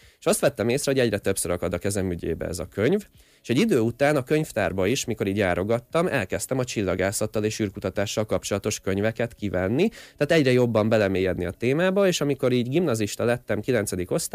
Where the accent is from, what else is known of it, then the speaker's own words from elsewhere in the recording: Vác, Pest, Hungary; én Váci vagyok, Budapesttől nem messze lakom